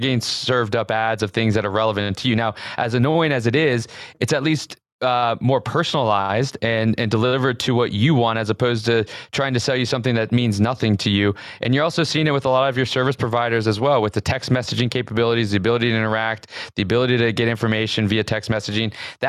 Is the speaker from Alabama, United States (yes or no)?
no; Atlanta, Georgia, United States; I'm from the South, Atlanta